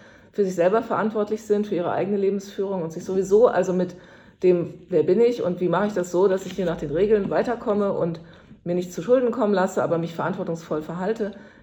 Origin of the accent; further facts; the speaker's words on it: Frankfurt, Hesse, Germany; In meiner Stadt Frankfurt, wo ich herkomme